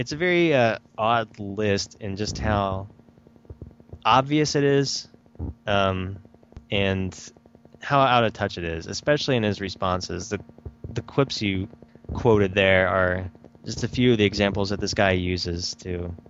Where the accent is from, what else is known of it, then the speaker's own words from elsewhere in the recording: Dayton, Ohio, United States; at least back in my hometown of Dayton